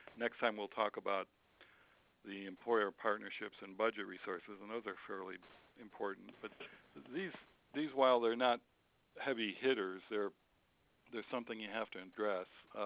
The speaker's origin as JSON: {"language": "English", "town": "Chicago", "region": "Illinois", "country": "United States", "tie": "born or raised there", "said": "I grew up in Chicago, too"}